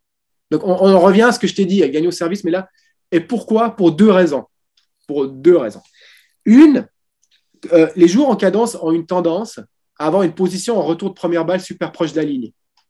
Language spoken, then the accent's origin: French; Switzerland; vu que je suis suisse